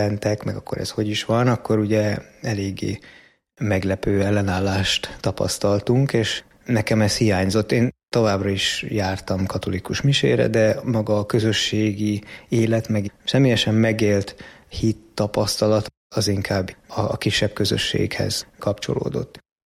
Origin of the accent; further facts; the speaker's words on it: Budapest, Hungary; vagyok, Budapesten lakom, itt is születtem.